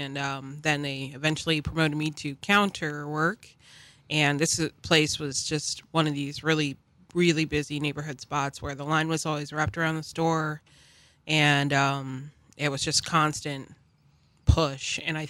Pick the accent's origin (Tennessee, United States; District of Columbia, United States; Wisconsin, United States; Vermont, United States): District of Columbia, United States; Washington; moved away as an adult; also born or lived in New Bedford, Massachusetts; now in New Orleans, United States; I grew up in Washington, D.C. Mm-hmm. in Adams Morgan, and lived there till I was about 20, then moved to New Bedford, Massachusetts, where I lived for about 4.5 years before I came to New Orleans.